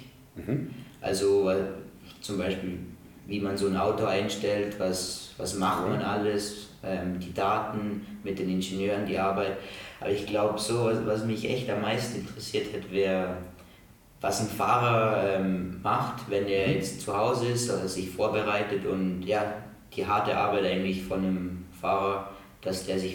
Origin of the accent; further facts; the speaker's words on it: Austria; oder man bei uns in Österreich heißt es die Lehre